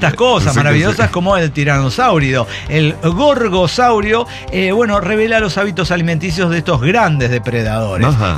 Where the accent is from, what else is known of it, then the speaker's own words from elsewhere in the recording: Chetumal, Quintana Roo, Mexico; de Chetumal, Quintana Roo.